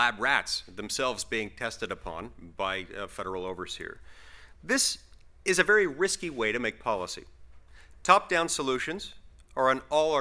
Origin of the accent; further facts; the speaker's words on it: Utah, United States; Take my home state of Utah, for example.